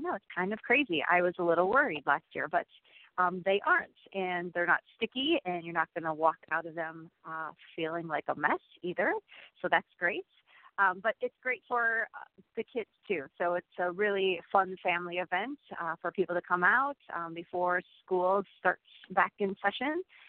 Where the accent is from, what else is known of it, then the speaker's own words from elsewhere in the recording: Iowa, United States; There wasn't and still isn't an oncologist in my hometown, and so the doctors end up sending me up to Mayo for treatment.